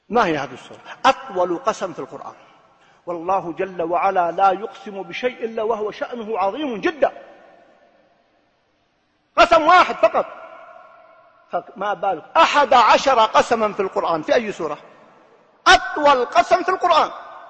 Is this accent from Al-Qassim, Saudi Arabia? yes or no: no; Riyadh, Riyadh Province, Saudi Arabia; هذه الحالة قبل 3 سنوات موجود عندنا في الرياض